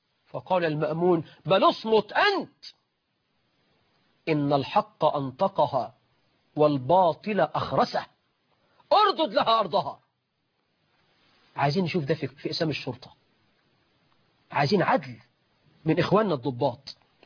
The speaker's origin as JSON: {"language": "Arabic", "country": "Egypt", "said": "فتلاقي عندنا في مصر مرات الوزير وزير، مرات الدكتور لازم تفهم في الطب"}